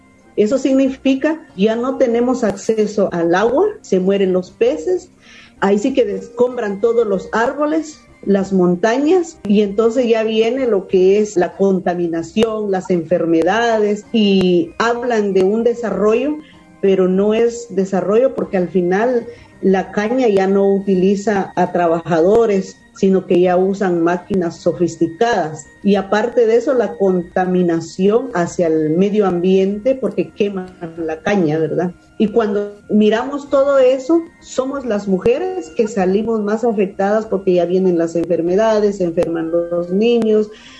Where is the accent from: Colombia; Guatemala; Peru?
Guatemala; he sido muy criminalizada en mi país y por esa razón estoy ahora aquí en este programa de acogida.